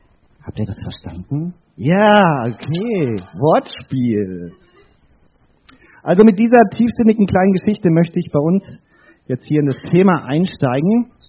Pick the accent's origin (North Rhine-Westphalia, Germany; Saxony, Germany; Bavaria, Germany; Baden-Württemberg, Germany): Bavaria, Germany; Ich komme aus Bayern